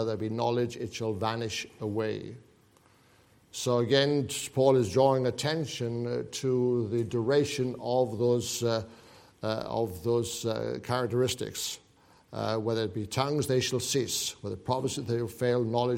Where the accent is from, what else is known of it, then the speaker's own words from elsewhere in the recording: Wales, United Kingdom; moved away as an adult; I come from Wales. Wales is a very small country.